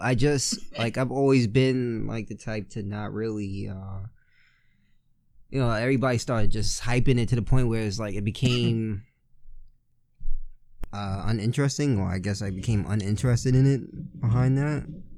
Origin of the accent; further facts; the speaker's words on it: United States; I say, you know, I don't have that in my family. Or, you know, I'm just American.